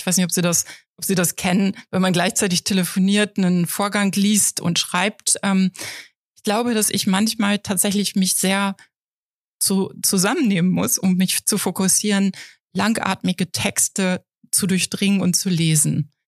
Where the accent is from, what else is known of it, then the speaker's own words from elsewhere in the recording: Niederlangen, Lower Saxony, Germany; also born or lived in Hanover; now in Papenburg, Germany; Also ich komme aus dem Emsland. Der ein oder andere kennt vielleicht Laaten durch die Magnetschwebebahn. So ein kleines Örtchen in der Nähe, Niederlangen, da bin ich groß geworden. Und ja, Papenburg ist im Moment unser Wohnort. Ich habe lange in Hannover gewohnt.